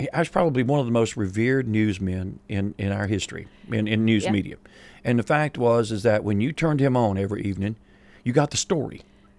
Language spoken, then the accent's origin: English; United States; because that's the beauty of being an American.